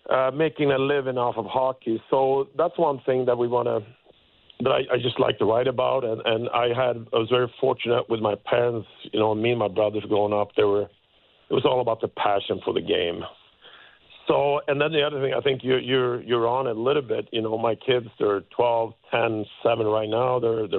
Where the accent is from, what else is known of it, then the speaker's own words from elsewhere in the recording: Sweden; English is a second language; So growing up in Sweden, for me, it was, you know, dreaming about playing for the national team